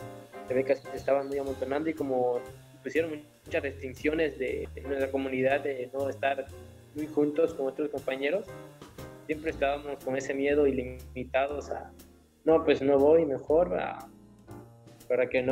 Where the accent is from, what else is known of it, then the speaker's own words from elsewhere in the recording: San Pedro Tapanatepec, Oaxaca, Mexico; vengo de Pesquería Guadalupe, municipio de San Pedro Tapanatepec, Oaxaca.